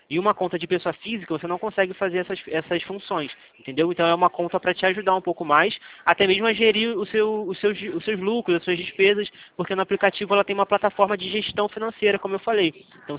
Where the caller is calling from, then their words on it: Rio de Janeiro, Brazil; Não, eu falo do Rio de Janeiro.